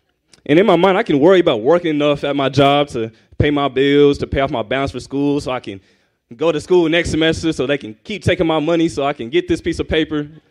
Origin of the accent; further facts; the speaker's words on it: Kansas City, Kansas, United States; moved away; also born or lived in Dallas, Texas; If you didn't know, I'm originally from Kansas City. I was born in Kansas City, Kansas, but me and my family moved to Dallas, Texas in 2014